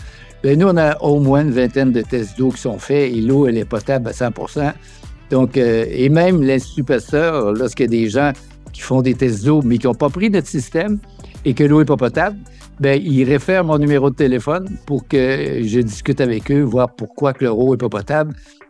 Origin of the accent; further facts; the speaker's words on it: Quebec, Canada; now in Marie-Galante, France; Moi, je suis basé à Marie-Galante. Même si je suis Québécois, ça fait 30 ans que je suis aux Antilles.